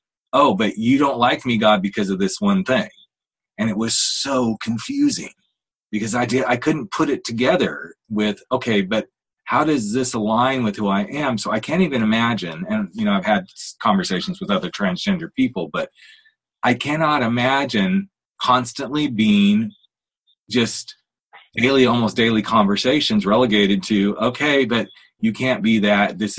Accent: Oklahoma, United States; also born or lived in Arkansas; I totally get you, because I grew up in Oklahoma, Arkansas.

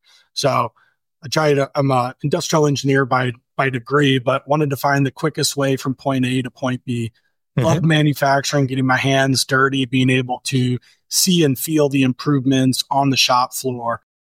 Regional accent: St. Louis, Missouri, United States; now in Indianapolis, United States; Did not. I'm from St. Louis originally.

